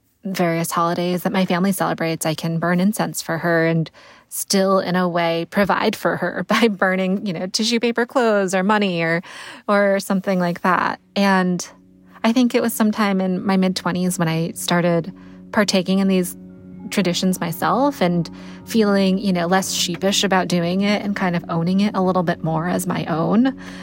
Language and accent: English; Connecticut, United States; So I grew up in Connecticut, which, you know, had Hartford, the insurance capital of the world.